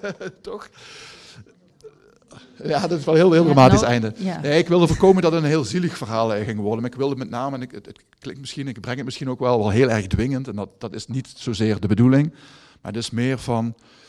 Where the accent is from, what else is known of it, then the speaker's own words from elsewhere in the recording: Sint-Geertruid, Limburg, Netherlands; ik kom zelf uit Sint-Geertruid, IJs de Margraten.